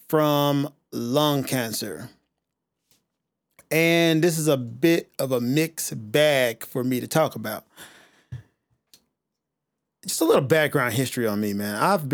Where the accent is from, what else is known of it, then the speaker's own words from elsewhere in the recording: West Memphis, Arkansas, United States; And I am from the South, West Memphis, Arkansas. It's where I was born and raised.